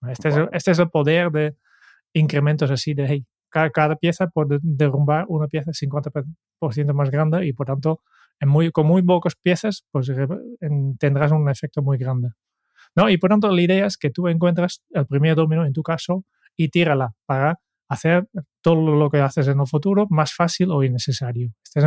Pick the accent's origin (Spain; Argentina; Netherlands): Netherlands; Spanish is a second language; Yo soy holandés y en Holanda hace 20 años estaba muy popular